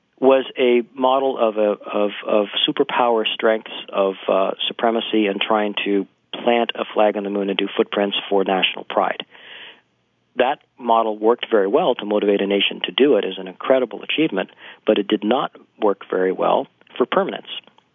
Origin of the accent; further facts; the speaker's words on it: Canada; I'm a Canadian, by the way.